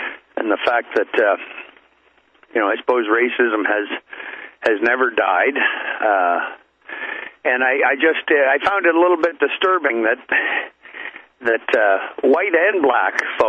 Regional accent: Canada; as an outsider, you know, I'm a Canadian.

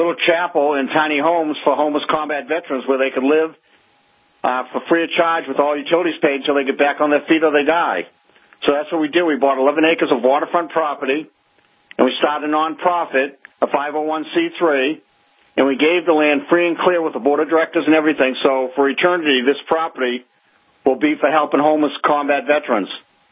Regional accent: Alton, New Hampshire, United States; also born or lived in Lynn, Massachusetts; I was born in 1952 in Lynn, Massachusetts. When I was a child, my parents moved up to Lee, to Alton, New Hampshire, Lake Winnipesaukee.

